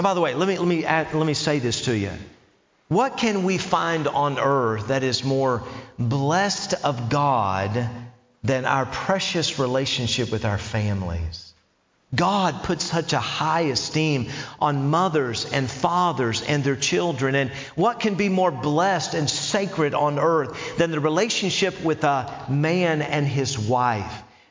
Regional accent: Knoxville, Tennessee, United States; also born or lived in Somerset, Kentucky; Now, I grew up in Knoxville, Tennessee, Southern boy through and through. Sweet tea running through my veins every way, all right?

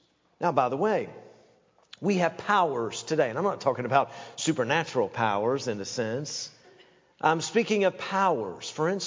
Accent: Tennessee, United States; Now, just to let you know, I'm from Tennessee. I don't know if I'm a redneck or not, all right?

